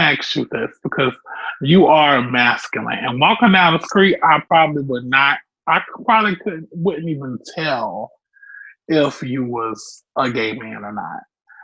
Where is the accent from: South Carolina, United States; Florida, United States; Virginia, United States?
Florida, United States; Because I'm from Florida, and I see it a lot here, and especially in Georgia.